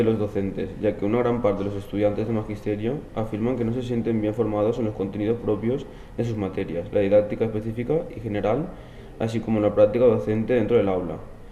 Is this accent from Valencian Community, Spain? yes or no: yes; Valencia, Valencian Community, Spain; de Valencia, y futuro docente.